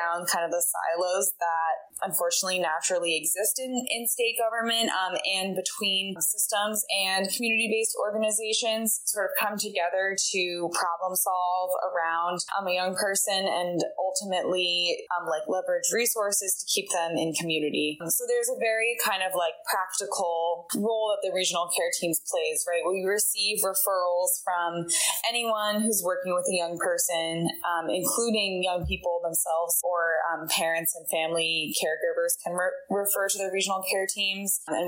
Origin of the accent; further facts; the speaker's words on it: Portland, Maine, United States; I grew up in Portland in Maine, and I went away for undergrad and then came back